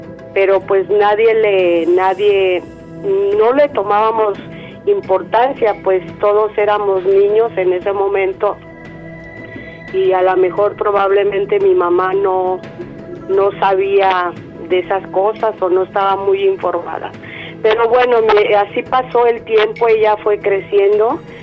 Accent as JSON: {"language": "Spanish", "town": "León", "region": "Guanajuato", "country": "Mexico", "lives_now": "United States", "said": "porque eso fue en León, Guanajuato, somos de León, Guanajuato. Cuando nos venimos para acá, para Estados Unidos"}